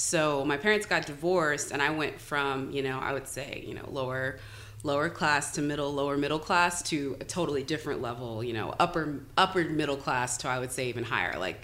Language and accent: English; Alabama, United States; also born or lived in Corpus Christi; because I grew up in Alabama is where I was born.